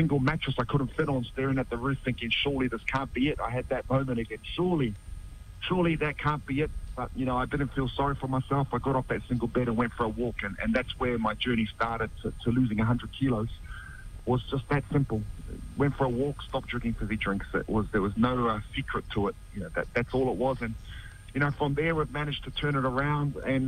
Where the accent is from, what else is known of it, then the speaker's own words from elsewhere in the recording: Mangere, Auckland, New Zealand; It's I grew up in Mangere.